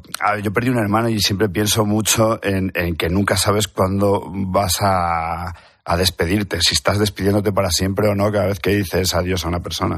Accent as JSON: {"language": "Spanish", "town": "Madrid", "region": "Community of Madrid", "country": "Spain", "said": "Yo, pues soy de Madrid."}